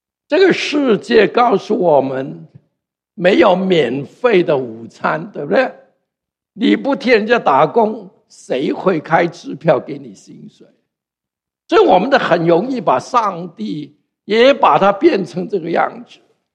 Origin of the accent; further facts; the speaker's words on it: Hong Kong; 我从香港来的